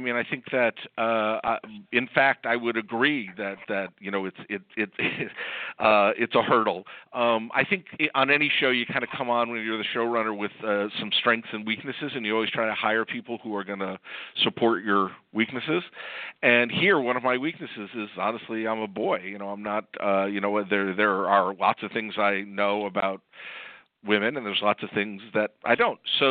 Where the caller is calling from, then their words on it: Los Angeles, California, United States; I'm calling from Los Angeles.